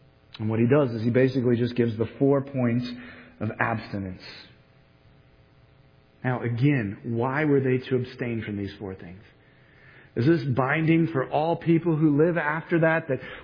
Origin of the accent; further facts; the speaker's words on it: United States; Now, for me, as an American, I don't like to do that.